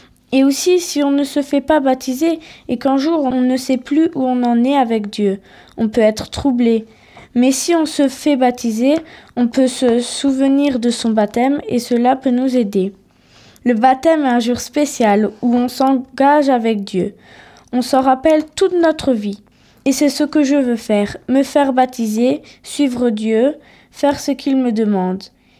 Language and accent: French; Montpellier, Occitanie, France; born there; je suis née à Montpellier, en France.